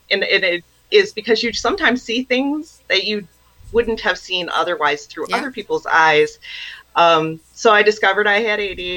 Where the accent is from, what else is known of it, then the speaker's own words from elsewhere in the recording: Grand Rapids, Michigan, United States; I was actually born and raised in the Grand Rapids area in Michigan.